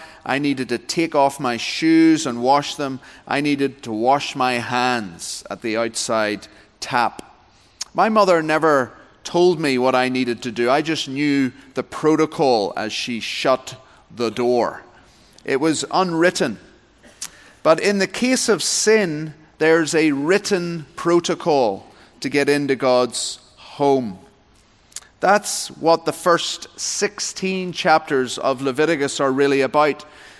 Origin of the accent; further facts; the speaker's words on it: Texas, United States; you can hear that I'm not from around here, I'm from Texas.